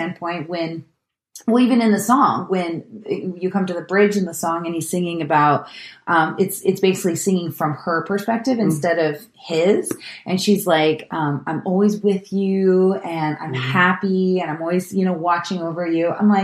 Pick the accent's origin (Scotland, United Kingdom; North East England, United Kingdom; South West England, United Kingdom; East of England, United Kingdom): Scotland, United Kingdom; because I come from